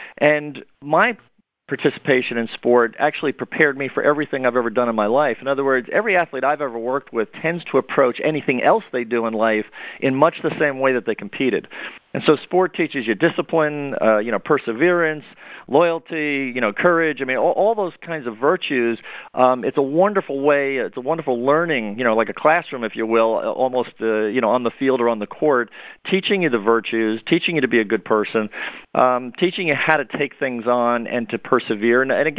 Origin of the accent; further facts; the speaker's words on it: New York City, New York, United States; now in North Carolina, United States; Well, even though I'm down in North Carolina, I have to admit I was born a Yankee there. I'm from New York City originally, and I have to tell you, I love it down here.